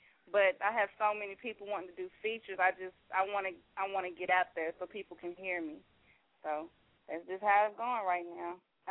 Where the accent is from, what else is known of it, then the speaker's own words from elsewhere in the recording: Dallas, Texas, United States; I am from Dallas, Texas.